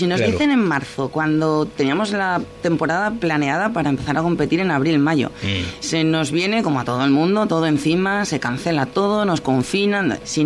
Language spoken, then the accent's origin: Spanish; Asturias, Spain; me gusta comer. Me gusta, y como buena asturiana, me gusta todo lo que comemos aquí.